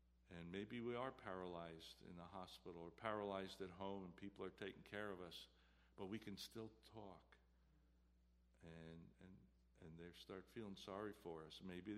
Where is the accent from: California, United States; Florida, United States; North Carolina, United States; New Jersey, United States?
New Jersey, United States; And I was talking about how I'm originally from North Jersey, I hear about guys I went to high school with, I played baseball with, and other sports, and they died. I'm 69 years old.